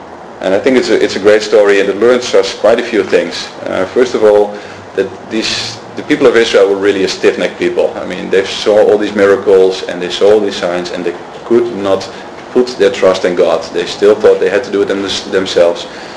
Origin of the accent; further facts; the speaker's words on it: Netherlands; If I was, you know, we're from Holland, we would say we go to America and we're gonna go and conquer America.